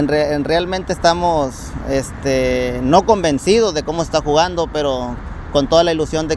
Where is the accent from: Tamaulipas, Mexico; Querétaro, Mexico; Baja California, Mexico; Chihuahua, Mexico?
Tamaulipas, Mexico; Río Bravo; venimos de la ciudad de Río Bravo, Tamaulipas, al norte de la ciudad de México